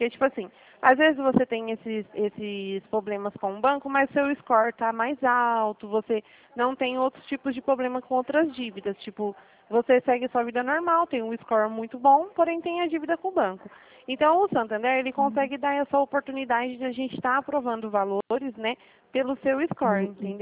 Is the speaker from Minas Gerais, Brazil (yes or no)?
no; Dracena, São Paulo, Brazil; eu sou aqui de Dracena